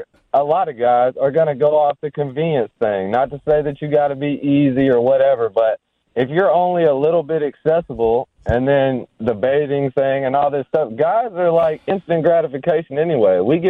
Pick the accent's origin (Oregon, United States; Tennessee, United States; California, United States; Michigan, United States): Tennessee, United States; Memphis; I'm from Memphis originally.